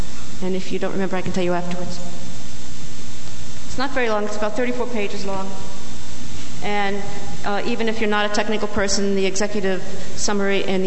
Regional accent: California, United States; I should mention that I am from California

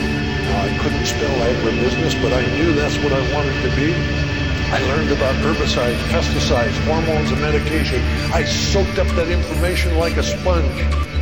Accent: Montana, United States; I came from Montana. Montana is not the hotbed of vegetarianism.

